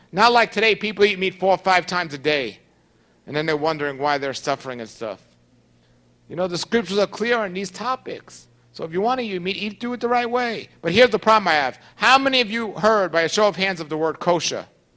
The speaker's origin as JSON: {"language": "English", "town": "New York City", "region": "New York", "country": "United States", "said": "For example, I'm from New York City, I don't care how clean the Bible says some fish is, I am not eating fish from the ocean in New York City."}